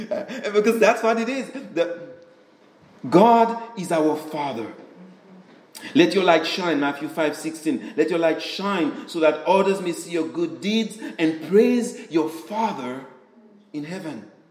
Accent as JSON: {"language": "English", "country": "Dominica", "tie": "born there", "said": "I've been naturalized. I was born in Dominica, which means I'm a Dominican."}